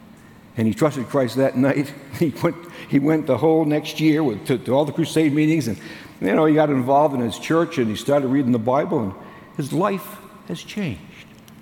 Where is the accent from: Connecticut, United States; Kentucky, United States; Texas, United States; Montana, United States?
Connecticut, United States; I'm from Connecticut. I was in Oklahoma, so it's a long way off.